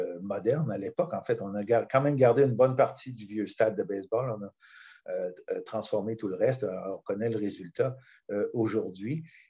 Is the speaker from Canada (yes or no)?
yes; Granby, Quebec, Canada; Je peux me targuer d'avoir à peu près tout fait en tennis à partir de chasseur de balles dans mon patelin à Grimby